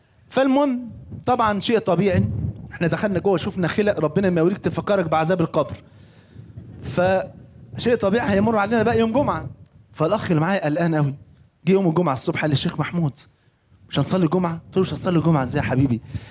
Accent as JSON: {"language": "Arabic", "country": "Egypt", "said": "كان عندنا في مصر"}